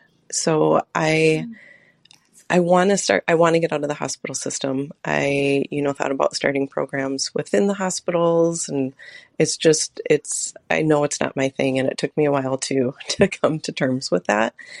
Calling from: Hudson, Wisconsin, United States; I'm calling from Hudson, Wisconsin.

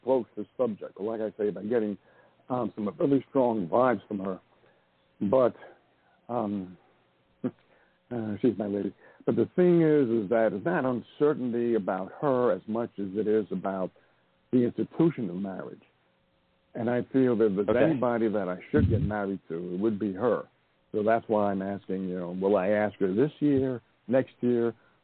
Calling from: Montana, United States; I'm calling from Montana.

